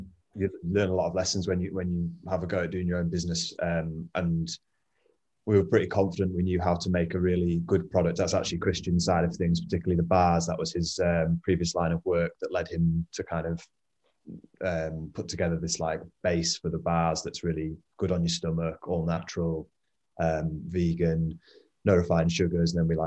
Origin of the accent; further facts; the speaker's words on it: North West England, United Kingdom; now in Manchester, United Kingdom; I'm from Cumbria originally.